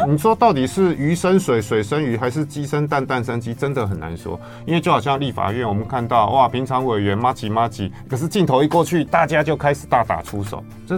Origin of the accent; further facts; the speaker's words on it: Taiwan; 那我觉得身为台湾人另外要做的事就是去跟大就是